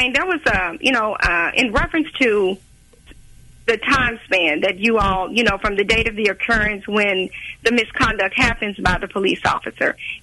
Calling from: Raytown, Missouri, United States; I'm calling from Raytown, Missouri.

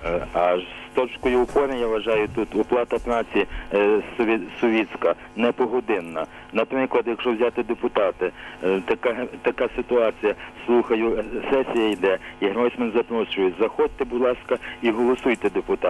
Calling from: Lviv Oblast, Ukraine; Я з Львівщини дзвоню

